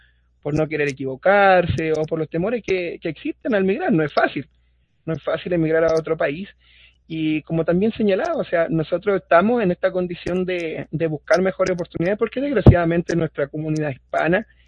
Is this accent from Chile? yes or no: yes; Chile; now in United States; soy de Chile, vivo en el estado de Utah hace aproximadamente 2 años y medio